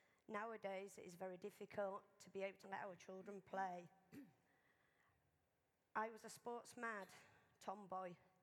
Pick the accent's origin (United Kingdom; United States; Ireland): United Kingdom; Hull, Yorkshire and the Humber; born there; I was born in Hull. I was born in Abbey Street, just off Holderness Road, in 1963. I came from a family of six.